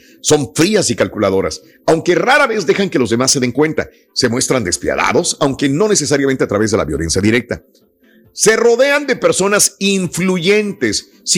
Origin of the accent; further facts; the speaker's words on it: Mexico; no soy más que mexicano. Nací en México